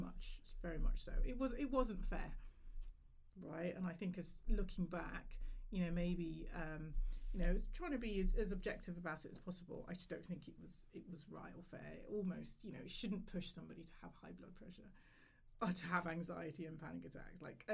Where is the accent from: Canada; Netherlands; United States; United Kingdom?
United Kingdom; Nottingham, East Midlands; Oh, my first job, I'm from Nottingham originally